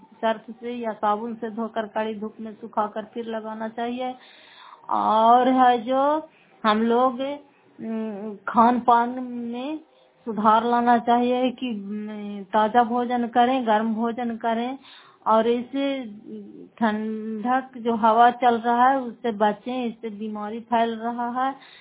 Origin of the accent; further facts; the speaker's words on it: Fatehpur, Bihar, India; घर फतेहपुर, पंचायत मकौता, जिला नालंदा और करार पचरा ब्लॉक की निवासी हूँ।